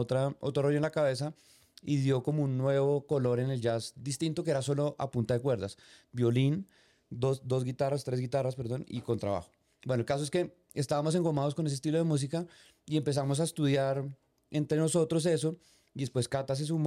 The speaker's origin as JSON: {"language": "Spanish", "region": "Bogotá", "country": "Colombia", "said": "yo soy de Bogotá"}